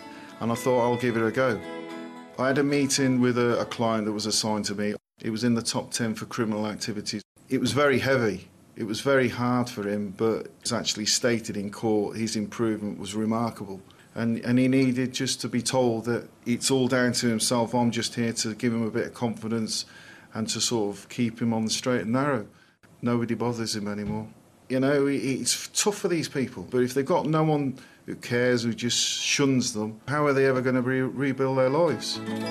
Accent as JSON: {"language": "English", "town": "Liverpool", "region": "North West England", "country": "United Kingdom", "lives_now": "Coventry, United Kingdom", "said": "Originally, I'm from Liverpool, but I've lived in Coventry most of my life."}